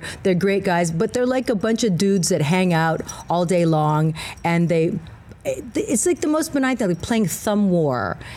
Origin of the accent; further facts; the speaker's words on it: Hawaii, United States; because I'm from Hawaii. I'm used to walking around barefoot.